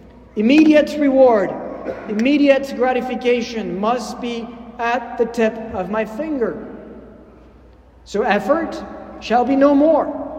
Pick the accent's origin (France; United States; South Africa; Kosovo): France; English is a second language; the current debate in France, my home country